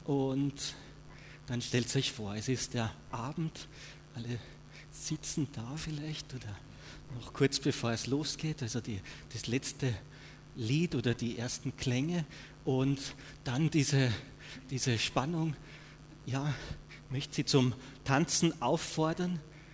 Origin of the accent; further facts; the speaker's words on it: Austria; Wir kommen aus Österreich, wir haben einen Tanzkurs gemacht